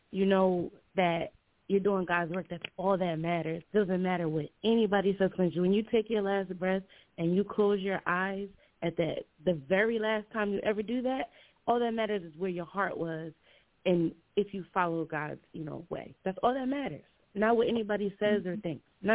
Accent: Atlantic City, New Jersey, United States; Atlantic City. I'm from Atlantic City.

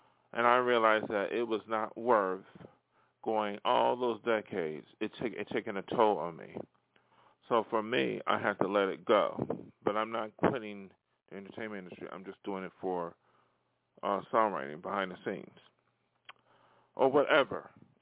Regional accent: Buffalo, New York, United States; now in Hollywood, United States; he came from my hometown, he made it out here, okay.

